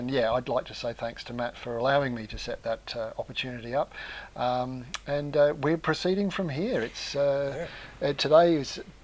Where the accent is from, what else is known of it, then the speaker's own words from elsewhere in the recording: Australia; as an Australian, I often feel very at home in New Zealand.